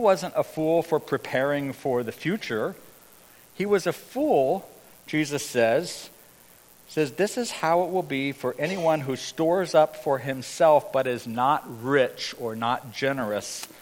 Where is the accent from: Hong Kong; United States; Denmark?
Hong Kong; so I grew up in Hong Kong, grew up in missionary circles, went to lots of missions conferences.